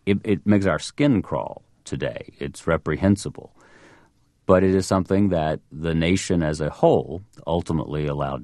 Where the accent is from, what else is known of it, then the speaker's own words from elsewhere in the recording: Georgia, United States; quite near where I grew up in North Georgia